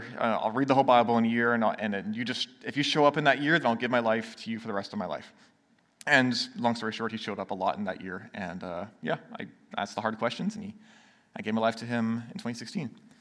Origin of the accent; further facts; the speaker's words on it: Nanaimo, British Columbia, Canada; I'm born and raised in Nanaimo.